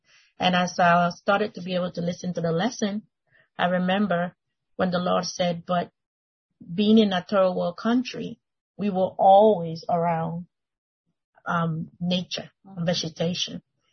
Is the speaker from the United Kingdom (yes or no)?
no; Panama; also born or lived in Mexico; I grew up in Panama, even though I was born in Mexico, but I was always in the wild.